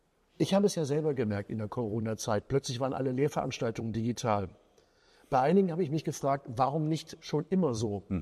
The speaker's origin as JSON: {"language": "German", "region": "Rhineland", "country": "Germany", "said": "Ich komme aus dem Rheinland."}